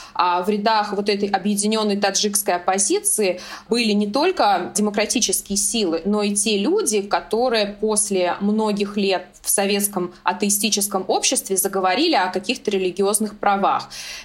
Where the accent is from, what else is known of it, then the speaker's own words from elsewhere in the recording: Uzbekistan; То есть я сама родом из Узбекистана